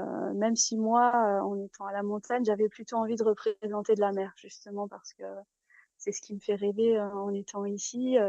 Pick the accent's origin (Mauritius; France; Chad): France; Provence-Alpes-Côte d'Azur; born there; j'ai été amenée à travailler là où je suis née, donc dans les Hautes-Alpes